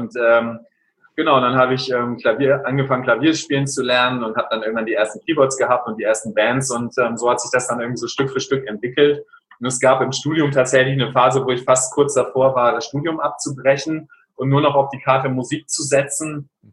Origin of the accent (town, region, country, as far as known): Lower Saxony, Germany; born or raised there; also born or lived in North Frisia / East Holstein